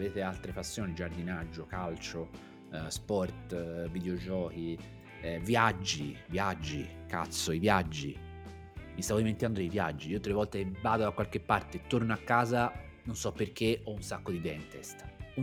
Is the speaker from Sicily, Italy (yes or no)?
no; Tuscany, Italy; Io aprivo un workshop anni fa dicendo che, essendo toscano, qualche parolaccia scappa